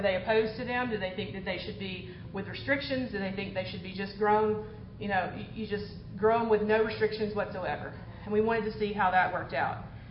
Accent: Georgia, United States; we did oversample Georgia because we are from Georgia.

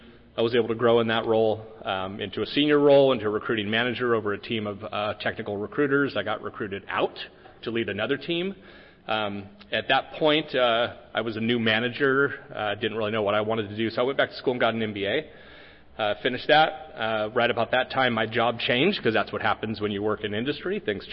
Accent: California, United States; I grew up in California, literally looked at Driscoll's as a company from my parents' home.

